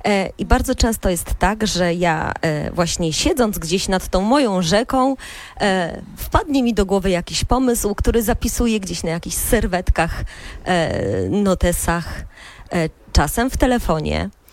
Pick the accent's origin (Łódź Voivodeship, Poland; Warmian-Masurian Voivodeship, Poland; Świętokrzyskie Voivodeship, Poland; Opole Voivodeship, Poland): Łódź Voivodeship, Poland; Działoszynianką nie, bo tak jak mówię, jestem z okolic.